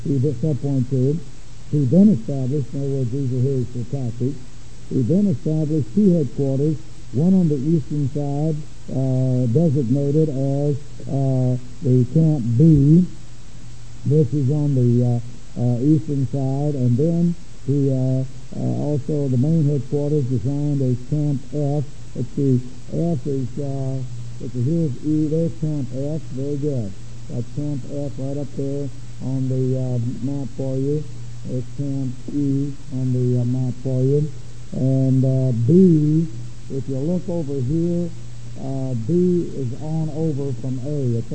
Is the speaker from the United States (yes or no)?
yes; United States; I like to get everything from a football field perspective in growing up in America.